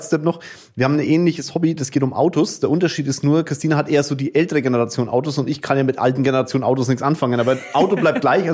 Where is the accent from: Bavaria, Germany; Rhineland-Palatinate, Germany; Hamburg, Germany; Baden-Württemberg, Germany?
Bavaria, Germany; Kulmbach; Dorf, ich komme aus Bamberg, ich darf das sagen.